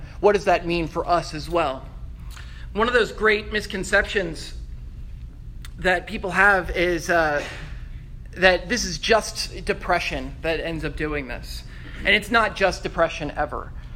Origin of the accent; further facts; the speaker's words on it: Atlanta, Georgia, United States; I'm from Atlanta. I grew up here.